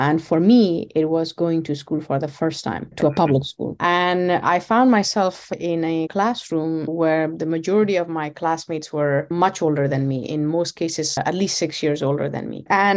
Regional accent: Kabul, Afghanistan; I was born and raised in Kabul, Afghanistan, grew up during the first Taliban regime.

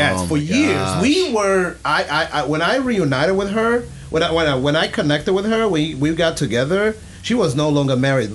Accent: Angola; because she's also from my home country of Angola.

